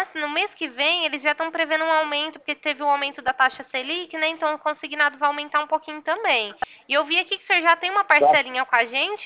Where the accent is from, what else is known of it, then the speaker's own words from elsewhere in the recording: Ribeirão Preto, São Paulo, Brazil; Sou daqui de Ribeirão